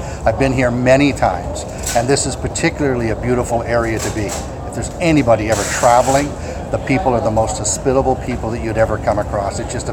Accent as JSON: {"language": "English", "region": "Ontario", "country": "Canada", "said": "I'm from Ontario, and I'm a delegate here for the convention."}